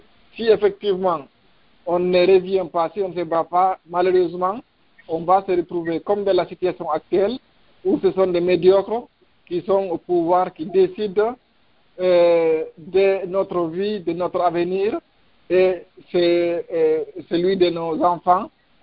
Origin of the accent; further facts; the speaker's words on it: Guinea; Je suis guinéen, j'ai fait mes études primaires et secondaires ici avant de me rendre en Suisse, où j'ai fait ma maîtrise en droit à l'Université de Lausanne